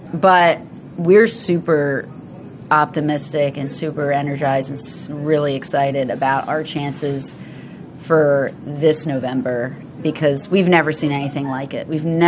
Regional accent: Maryland, United States; I'm from Maryland.

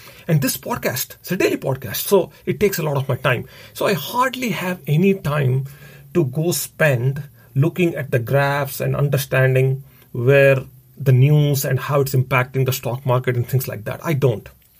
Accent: India; So, growing up in India, life was hard for me. Very difficult household when it came down to money.

